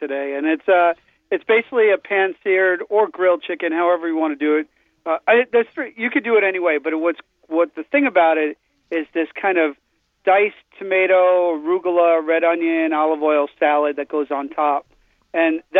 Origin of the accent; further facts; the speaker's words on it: Bronx, New York, United States; Even growing up in the Bronx in the late 70s, early 80s